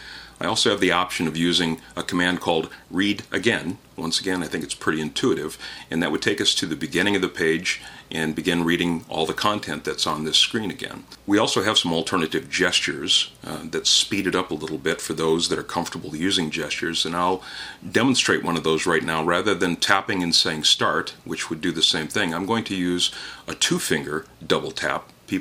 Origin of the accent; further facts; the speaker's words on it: Eugene, Oregon, United States; I know my hometown paper, the Register Guard, is in here. I'm from Eugene, Oregon, and that's my home paper.